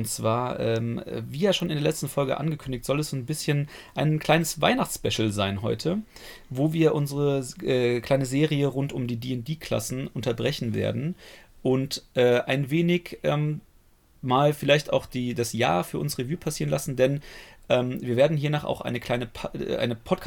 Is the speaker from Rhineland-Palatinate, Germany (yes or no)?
yes; Rhineland-Palatinate, Germany; weil ich bin mittlerweile in meine Heimat gefahren und meine Heimat ist der Westerwald.